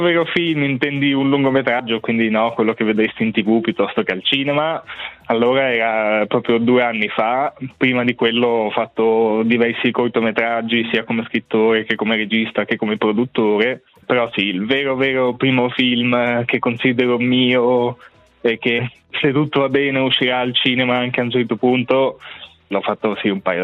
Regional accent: Cureglia, Ticino, Switzerland; moved away as an adult; also born or lived in Lugano; now in London, United Kingdom; sono nato a Lugano, cresciuto in un paesino nel luganese chiamato Cureglia e nel 2013 mi sono spostato qui a Londra per seguire il mio sogno e cominciare a studiare cinema. Adesso lavoro qui da ormai 10 anni.

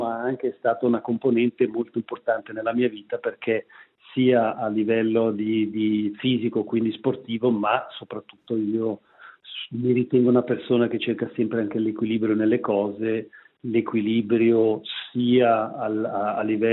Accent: Gambarogno, Ticino, Switzerland; io, essendo nato e cresciuto nel Gambarogno, il Gambarogno, per chi lo conosce, è una montagna e regione molto ripida

